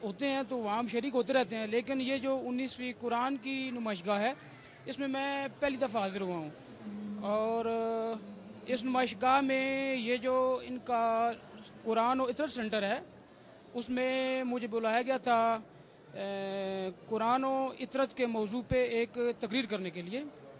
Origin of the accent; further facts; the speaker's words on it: Pakistan; now in Qom, Iran; میں پاکستان سے قم میں علم دین حاصل کرنے کے لیے آیا ہوں.